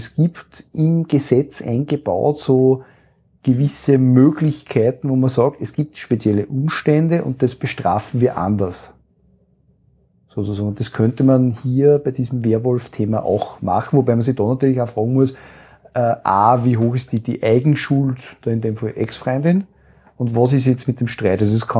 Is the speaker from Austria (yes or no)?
yes; Austria; bei uns in Österreich